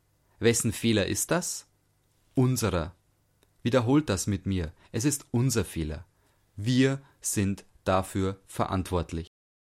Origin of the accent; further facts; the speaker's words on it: United Kingdom; German is a second language; Wie ihr wisst, stamme ich aus Großbritannien. 2 Jahre lang lebten meine Frau und ich in der Gegend von Chicago.